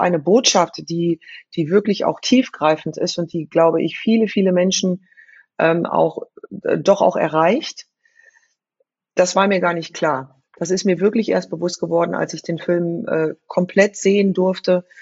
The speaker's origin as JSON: {"language": "German", "town": "Frankfurt", "region": "Hesse", "country": "Germany", "tie": "born or raised there", "said": "Ich bin in Bonames groß geworden"}